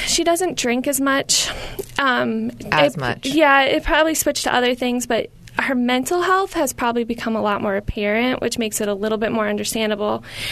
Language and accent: English; East Coast, United States; I grew up on the East Coast.